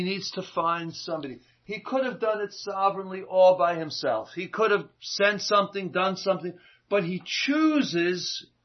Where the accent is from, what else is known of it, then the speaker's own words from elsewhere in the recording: United States; I remember growing up in America.